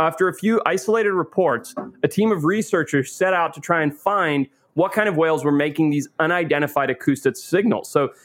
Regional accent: Zimbabwe; I'm from Africa. This doesn't make any sense. It's hot here.

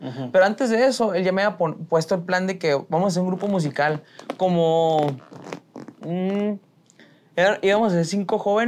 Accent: Chihuahua, Mexico; accent: Chihuahua; me quitó el acento de Chihuahua, Chihuahua.

